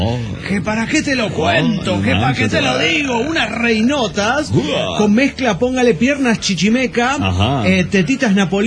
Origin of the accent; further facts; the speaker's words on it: Santa Rosa, La Pampa, Argentina; now in Córdoba, Argentina; En estos momentos de mi vida transcurre entre Santa Rosa La Pampa, de donde soy oriundo.